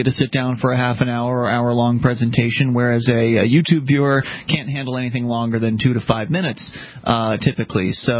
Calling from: Virginia, United States; Virginia.

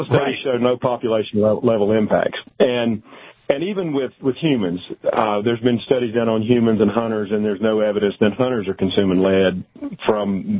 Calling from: Buffalo, Wyoming, United States; I'm in Buffalo, Wyoming. Oh, nice. In north central Wyoming, near the Bighorn Mountains.

